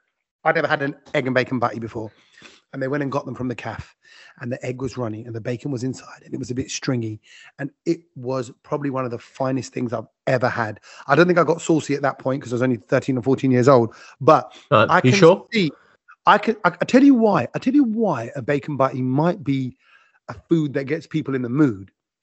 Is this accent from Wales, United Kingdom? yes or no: no; London, United Kingdom; I'm from the East End of London